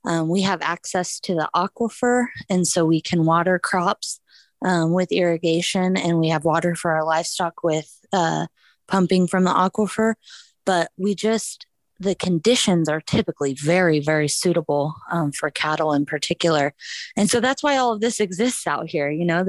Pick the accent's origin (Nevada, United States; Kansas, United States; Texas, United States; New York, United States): Kansas, United States; Satanta; Yes, I'm a Kansan through and through. So I grew up in Southwest Kansas. I grew up in, it's called Satana, about 30 to 40 minutes from Oklahoma and probably an hour from Colorado.